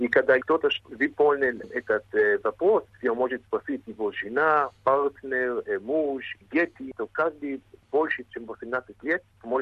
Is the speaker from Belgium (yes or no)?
yes; Belgium; born there; Russian is a second language; у меня акцент... Я сам не из России, я родился в Бельгии, но родители мои русские.